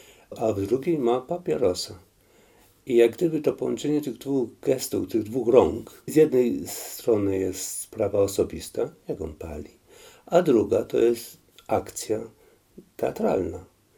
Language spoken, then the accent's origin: Polish; Kraków, Lesser Poland, Poland; No, wychowałem się w Krakowie